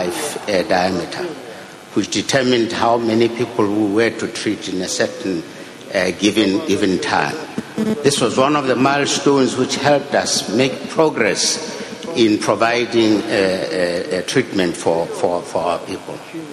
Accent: Lesotho; I come from Lesotho.

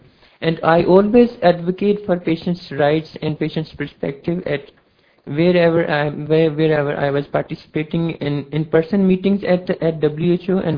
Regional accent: Pakistan; I'm from Pakistan

